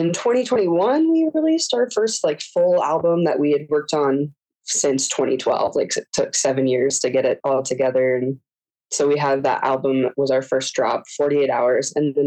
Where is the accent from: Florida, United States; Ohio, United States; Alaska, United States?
Alaska, United States; Juneau; now in Seattle, United States; Yeah, so I born and raised in Juneau myself.